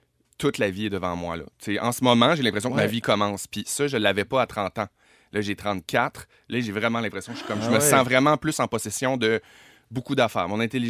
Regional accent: Chicoutimi, Quebec, Canada; Non, je viens de Chicoutimi.

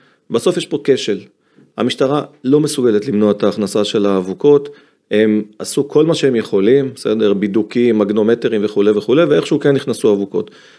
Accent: Yavne, Central District, Israel; גדלתי ביבנה בשנות ה-80, אתה גדל בצורה אחרת כשאתה גדל בשכונות האלה.

